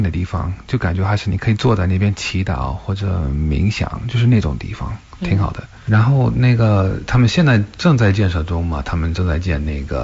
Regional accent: Pennsylvania, United States; 而第四架被劫持飞机在我老家宾夕法尼亚州坠毁。

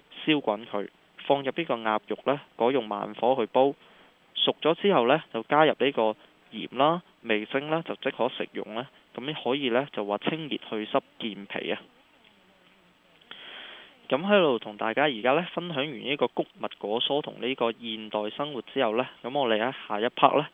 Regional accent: China; 我哋中國人好鍾意用嘅呢就叫做薏米啦。

